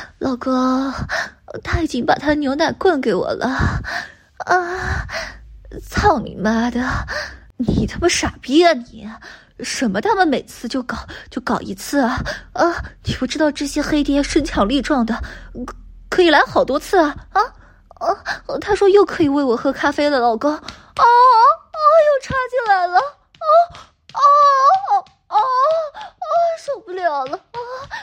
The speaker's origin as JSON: {"language": "Chinese", "country": "China", "said": "有来有往嘛，才是我们中国人的待客之道，不是吗"}